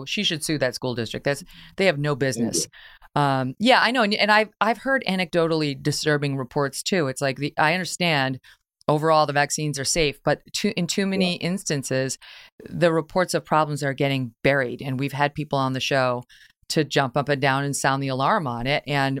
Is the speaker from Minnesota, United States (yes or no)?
no; New York, United States; This is upstate New York. That's my hometown area.